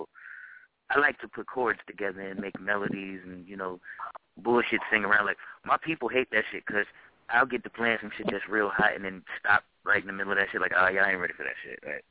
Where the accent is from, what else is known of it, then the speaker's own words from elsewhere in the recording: the South, United States; And growing up in the South, obviously, you know, you hear